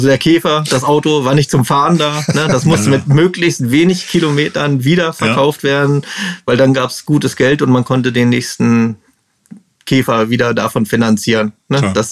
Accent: Wolfsburg, Lower Saxony, Germany; also ich komme ja aus dem Wolfsburger Raum oder aus dem Umfeld Wolfsburg.

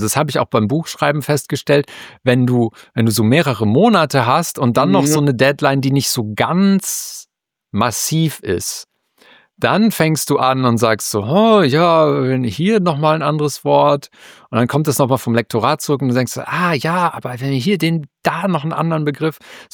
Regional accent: Dinslaken, North Rhine-Westphalia, Germany; now in Bochum, Germany; von Bochum nach Dienstlaken, wo ich aufgewachsen bin.

